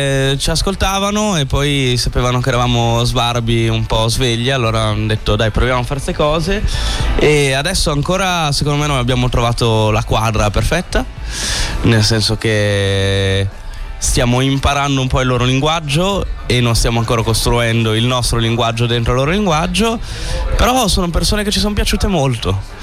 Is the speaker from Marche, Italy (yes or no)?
no; Bologna, Emilia-Romagna, Italy; E poi comunque veniamo da Bologna, che cazzo vuoi farci?